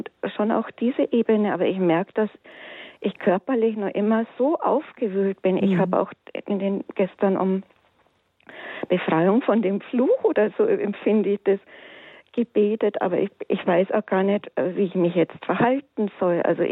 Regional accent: Bavaria, Germany; Und dann habe ich gesagt, ich komme aus Bayern, da sagt man doch nicht lecker.

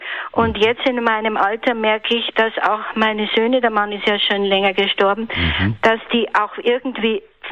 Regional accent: Bavaria, Germany; Ich bin aus dem Raum München.

